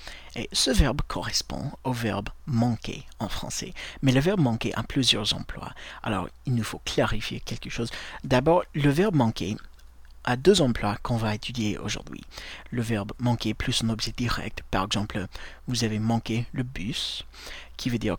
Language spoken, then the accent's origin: French; United States; French is a second language; je suis américain et au travers de ce podcast, je voudrais partager avec vous un peu de la langue anglaise.